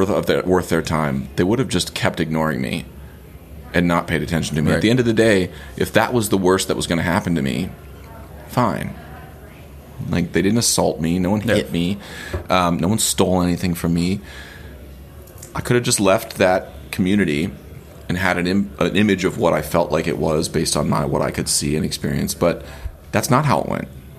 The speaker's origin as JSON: {"language": "English", "region": "Ohio", "country": "United States", "said": "Because I was a kid from Ohio who went and played steel band gigs and made $400 every time I did."}